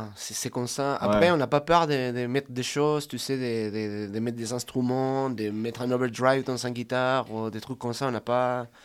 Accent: Pailahueque, Araucanía, Chile; French is a second language; now in Grenoble, France; quand on est arrivé à Grenoble, je viens d'un petit village de Chili qui s'appelle Pailahueque, qui ça veut dire entre deux rivières, parce que c'est Mapudungun, c'est la langue qui parlent les indigènes de là-bas.

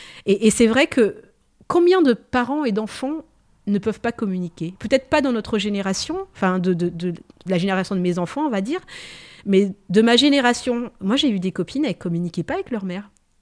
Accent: Madagascar; moi, du moins, je viens de Madagascar, je suis née là-bas.

